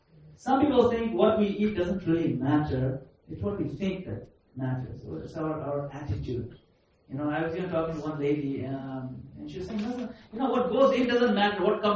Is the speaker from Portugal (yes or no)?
no; Kenya; I grew up in Kenya. It's actually hard to see fat people there.